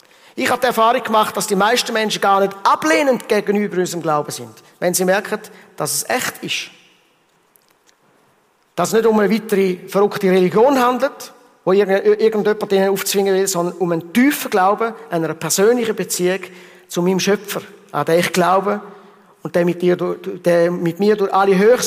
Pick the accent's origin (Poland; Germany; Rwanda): Rwanda; In dem Land, wo ich aufgewachsen bin, in Afrika, in Ruanda